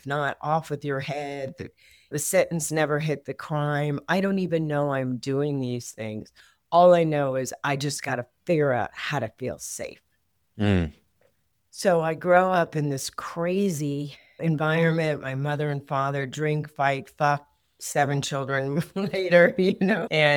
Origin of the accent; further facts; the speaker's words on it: Los Angeles, California, United States; I grew up in California, in Los Angeles, and as a child, on the outside, it would appear that I was very lucky